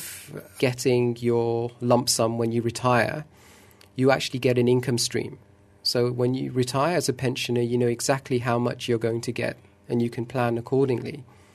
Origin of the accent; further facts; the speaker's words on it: United Kingdom; you look at my home country of the UK